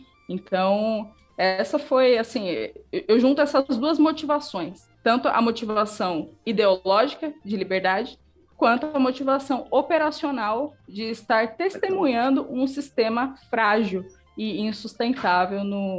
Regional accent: São Paulo, Brazil; Eu trabalhei em chão de fábrica, eu vim da Zona Leste, em São Paulo

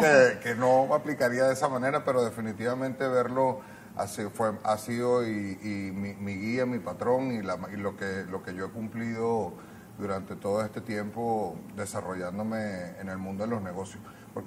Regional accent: Caracas, Capital District, Venezuela; born there; yo nací en Caracas en el año 76, de padre de familia libanesa. Mi abuelo emigró a principios del siglo XX a Puerto Cabello.

